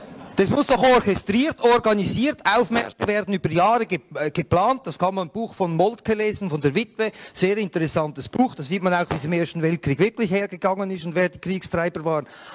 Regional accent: Switzerland; Als Schweizer, das habe ich schon gemacht.

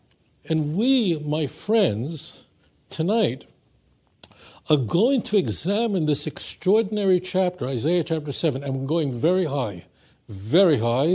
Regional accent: Brooklyn, New York, United States; that I observed growing up in Borough Park, Brooklyn, as a kid, was insane.

